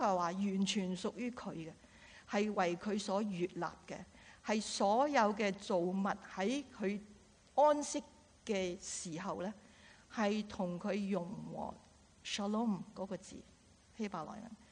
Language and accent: Chinese; Guangdong, China; 我们广东人有个有俗语说，入屋就叫人